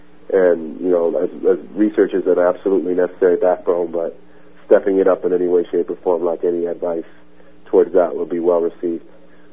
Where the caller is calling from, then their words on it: New Zealand; calling from Aotearoa.